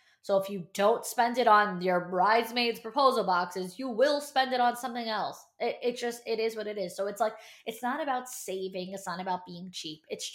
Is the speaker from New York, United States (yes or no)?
yes; New York, United States; For us, listen, I'm from New York, but I'm a New Jersey bride. I'm getting married in New Jersey.